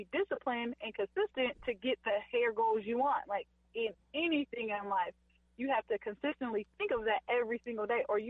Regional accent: Rock Island, Illinois, United States; and then I went to Rock Island, Illinois, which was my hometown.

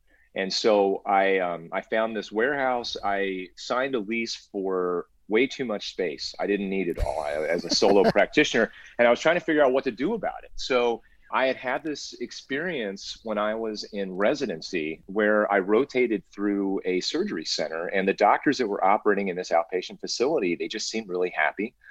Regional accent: Cincinnati, Ohio, United States; I grew up in Ohio, actually. So I'm a Midwest kid.

